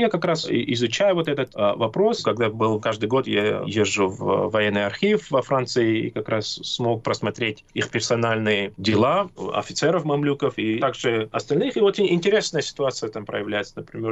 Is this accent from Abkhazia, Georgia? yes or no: no; Tbilisi, Georgia; И вот как раз то, что он тбилисец, я как раз из Тбилиси.